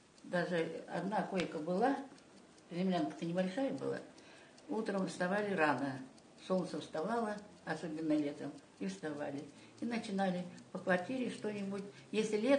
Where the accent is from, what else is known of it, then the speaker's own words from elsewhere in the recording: Yaroki, Novosibirsk Oblast, Russia; born there; Я родилась 15 мая 1930 года в село Яроки, Доволинский район, Новосибирской области.